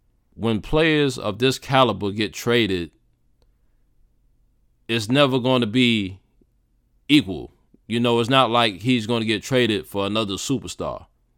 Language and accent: English; New York, United States; Now, I'm from New York. I'm not a Knicks fan.